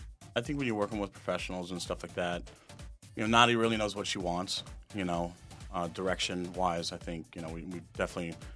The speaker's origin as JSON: {"language": "English", "region": "New York", "country": "United States", "said": "I'm from New York, this and that."}